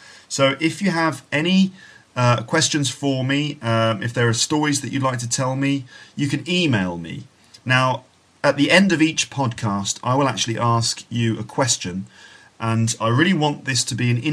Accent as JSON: {"language": "English", "region": "England", "country": "United Kingdom", "said": "of course, because I'm English."}